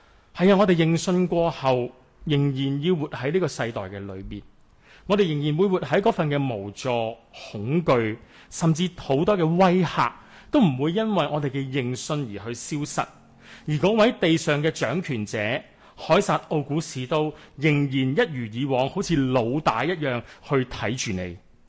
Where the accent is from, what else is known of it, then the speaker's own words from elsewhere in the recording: Hong Kong; 一张出世纸赋予了我们一个身份，给我们作为一个香港人的权利和义务